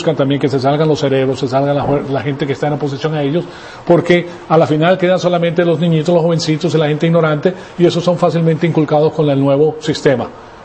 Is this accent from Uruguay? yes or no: no; Venezuela; A Venezuela yo la amo porque viví en Venezuela, o sea, yo me crié en Venezuela, es un país precioso